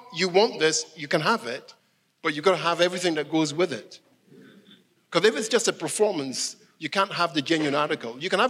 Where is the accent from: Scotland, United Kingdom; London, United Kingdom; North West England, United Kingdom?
Scotland, United Kingdom; Edinburgh; When I was a little boy in Edinburgh, I was born in Scotland. Little boy grew up in Edinburgh. My Nana brought me up.